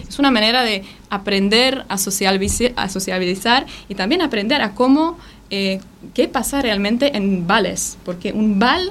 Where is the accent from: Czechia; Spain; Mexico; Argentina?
Czechia; Slaný, Central Bohemian Region; born there; Spanish is a second language; Yo, por ejemplo, nací en una ciudad de 15.000 habitantes, una ciudad chiquita.